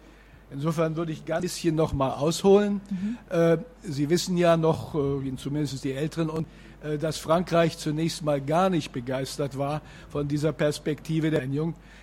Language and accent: German; Germany; für uns als Deutsche gut ist.